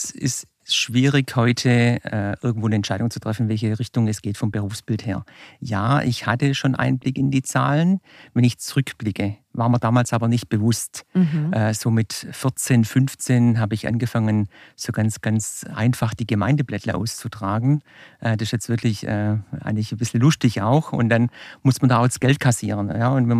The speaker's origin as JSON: {"language": "German", "town": "Oberhof", "region": "Thuringia", "country": "Germany", "tie": "born or raised there", "said": "Aus meinem Heimatort Oberhof, da kommen wir jetzt gleich drauf zu sprechen"}